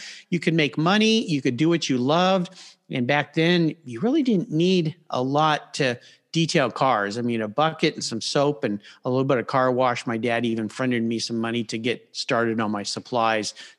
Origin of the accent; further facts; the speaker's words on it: San Diego, California, United States; I was very blessed to grow up in a very nice neighborhood, part of San Diego called La Jolla.